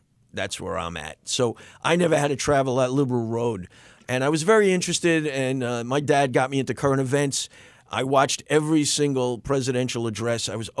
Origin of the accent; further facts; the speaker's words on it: Flushing, New York, United States; Well, I grew up in Flushing, Queens, and I went to Archbishop Molloy High School, which is a pretty well-known school down there